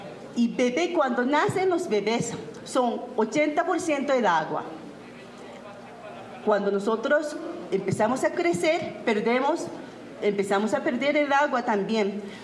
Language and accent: Spanish; Tokyo, Japan; Spanish is a second language; vine de Tokio, Japón. Mi español no es tan bueno, pero voy a intentar de explicar y hablar en español.